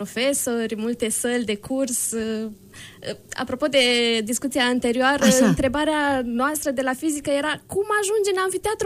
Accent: Târgu Frumos, Iași County, Romania; now in Iași, Romania; Sunt din Târgu Frumos, nu de foarte departe.

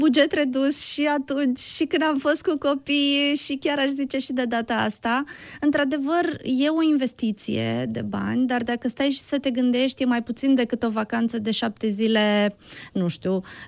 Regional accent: Dorohoi, Botoșani County, Romania; pentru că eu acolo am crescut în Dorohoi.

